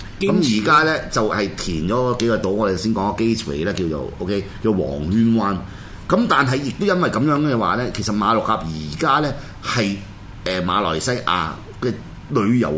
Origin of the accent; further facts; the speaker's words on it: Taishan, Guangdong, China; 我台山人嚟，我阿媽開平人嚟噶嘛，